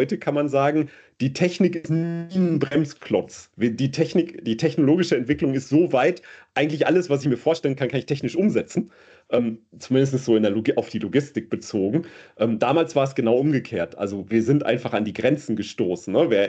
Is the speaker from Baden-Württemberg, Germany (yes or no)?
no; Dortmund, North Rhine-Westphalia, Germany; born there; ich bin tatsächlich in Dortmund geboren, habe in Dortmund studiert und arbeite jetzt in Dortmund. Ich bin nicht viel rumgekommen, könnte man sagen.